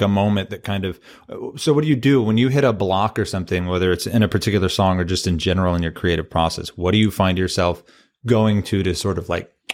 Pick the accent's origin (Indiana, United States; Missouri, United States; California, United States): Missouri, United States; St. Louis; I'm from St. Louis, represent.